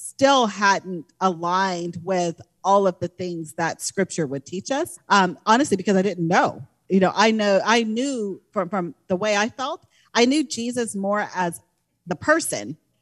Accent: Georgia, United States; We're both from Georgia. So we're familiar with the South.

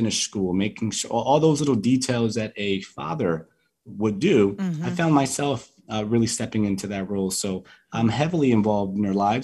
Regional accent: Colombia; first language Spanish; English is a second language; I came down here actually with just knowing Spanish, even though I was born here. Beautiful memories of growing up in Colombia and with that beautiful culture that's within my DNA.

